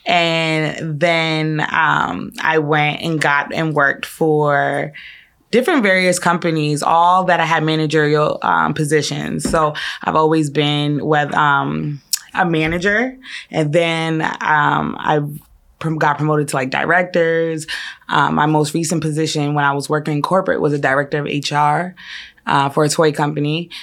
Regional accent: Mattapan, Massachusetts, United States; So I grew up in Mattapan, born and raised. However, I would visit Panama every year.

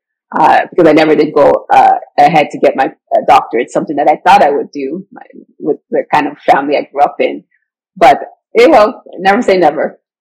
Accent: Nigeria; now in United States; which me as a Nigerian was a very different culture as a Nigerian American.

